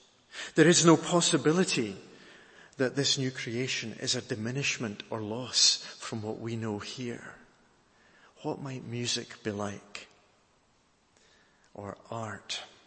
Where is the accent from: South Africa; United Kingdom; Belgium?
United Kingdom; Scotland; Does he really want me to come and drink, be full, be satisfied, and even, as a Scot, dare I say it, happy?